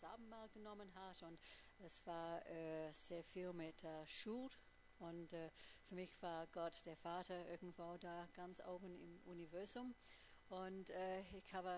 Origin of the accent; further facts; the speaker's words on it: Australia; German is a second language; moved away as an adult; now in Munich, Germany; Ich war dann hier in München, bin Australierin und habe eine Kirche gesucht